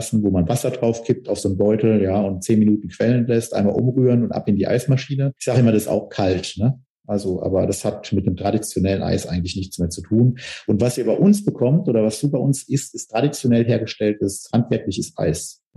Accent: Neunkirchen, North Rhine-Westphalia, Germany; Also mein Großvater hat damit schon angefangen und war dafür ganz bekannt in Neunkirchen. Das ist der Ort, wo ich herstamme im Siegerland.

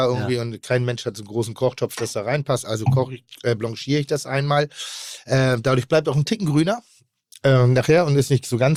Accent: Northern Germany, Germany; Nein, ich bin Norddeutscher.

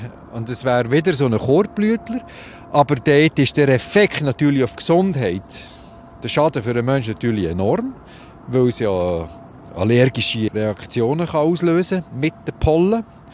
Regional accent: Switzerland; Aber bei uns in der Schweiz gibt es auch 7 einheimische Arten.

